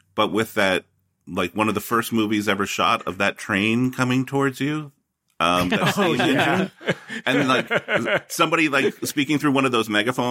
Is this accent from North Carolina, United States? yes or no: no; Philadelphia, Pennsylvania, United States; So there, I grew up in Philadelphia, and there was a local version of the grind, like an American Bandstand kind of thing.